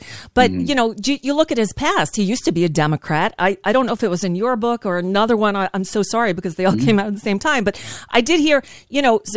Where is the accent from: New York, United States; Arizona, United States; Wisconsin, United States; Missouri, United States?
New York, United States; New York City; I grew up in New York.